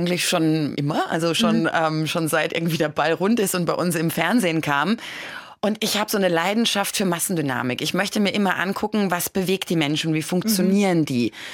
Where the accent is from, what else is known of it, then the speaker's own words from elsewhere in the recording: Karlsruhe, Baden-Württemberg, Germany; moved away as an adult; Wurzeln, die sind nicht dort. Ich habe Karlsruhe mit 19 verlassen. Ich habe kein Heimatgefühl dort.